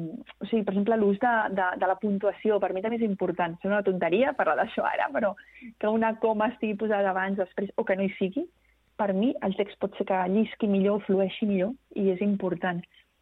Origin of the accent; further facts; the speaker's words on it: Sabadell, Catalonia, Spain; uns quants poetes de la meva ciutat natal, de Sabadell